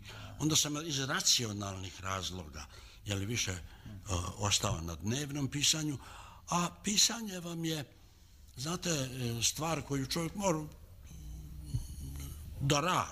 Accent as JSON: {"language": "Serbian", "town": "Morović", "region": "Vojvodina", "country": "Serbia", "said": "vratio se svoje kući u Moroviću Srem"}